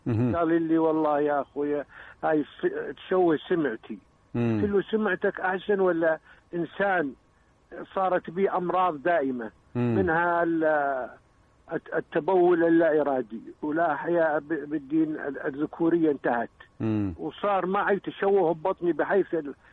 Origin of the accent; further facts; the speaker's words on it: Syria; now in Saudi Arabia; يا شيخ أنا سوري مقيم بالسعودية